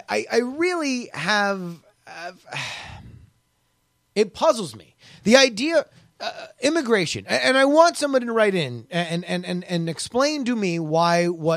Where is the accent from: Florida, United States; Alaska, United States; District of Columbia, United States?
Florida, United States; Davie; I grew up in Fort Lauderdale. I grew up specifically in Davie, Florida. Davie, Florida has a rodeo. It is a pretty white bread place.